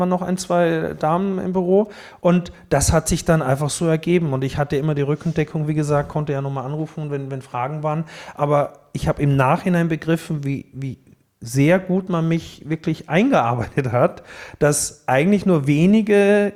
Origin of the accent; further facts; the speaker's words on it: Styria, Austria; Die Ennstal, ja. So mein Heimatschiff quasi, ne? Ich komme ja aus dem Ennstal.